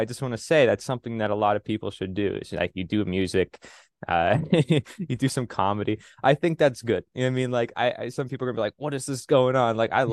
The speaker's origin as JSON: {"language": "English", "region": "Pennsylvania", "country": "United States", "said": "And I met a lot of them in Philadelphia because I'm from Pennsylvania."}